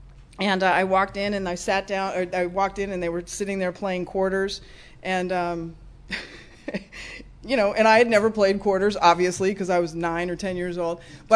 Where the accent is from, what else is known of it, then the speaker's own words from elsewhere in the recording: Encino, California, United States; I grew up in Encino in the San Fernando Valley with a younger sister and a younger brother and a mother and a father.